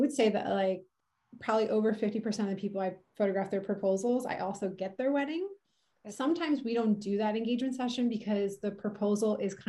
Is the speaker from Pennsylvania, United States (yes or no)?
yes; Pennsylvania, United States; now in Carmel, United States; I am from Pennsylvania originally, and I live in the Central Coast of California. I've been here for almost 10 years. I'm in the Carmel Big Sur area